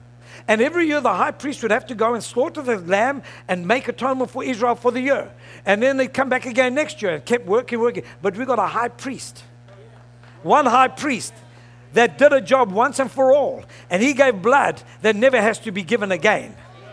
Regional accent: South Africa; born there; And I was born in South Africa. I had no say in the matter.

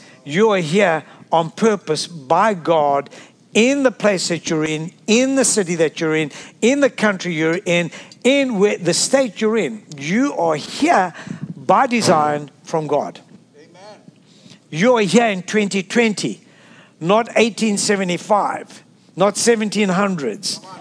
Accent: South Africa; You see, I'm from South Africa

